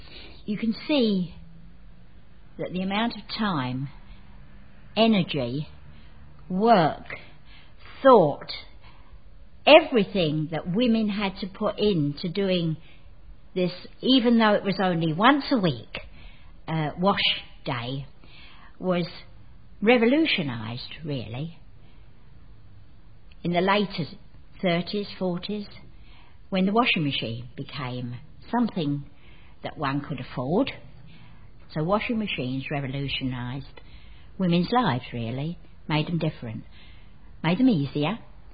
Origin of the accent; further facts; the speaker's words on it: London, United Kingdom; I grew up in the East End of London. I was born in 1924.